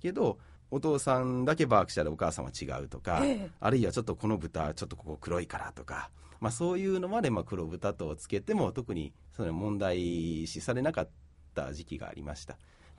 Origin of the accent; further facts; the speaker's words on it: Nara, Japan; でもまあ奈良の出身ですから、もともと子供の時に納豆食べて